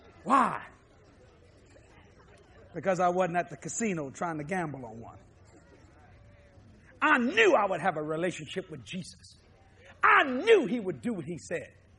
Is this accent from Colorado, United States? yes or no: no; New Orleans, Louisiana, United States; I'm a Cajun from New Orleans